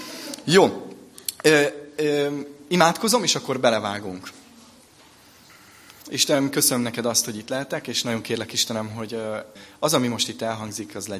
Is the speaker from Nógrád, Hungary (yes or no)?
no; Budapest, Hungary; now in Szentendre, Hungary; budapesti lakos vagyok, lehet, nem igaz, Szentendrén élek, de alapvetően az életem folyamatosan Budapesthez kötődik, ott nőttem föl, belvárosi gyerek vagyok, 4 gyerekes fiú családba